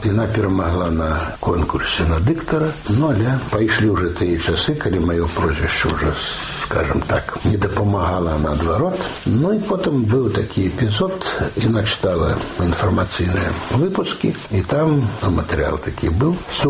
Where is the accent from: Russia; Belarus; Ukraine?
Belarus; also born or lived in United States; Мы ширые белорусы, и я вернулся с Америки сюда, бо мог бы остаться. Это Беларусь